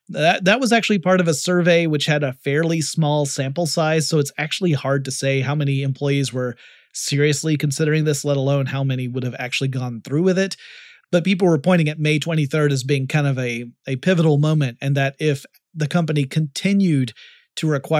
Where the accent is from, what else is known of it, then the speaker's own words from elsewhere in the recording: Atlanta, Georgia, United States; Down in Atlanta, that's my hometown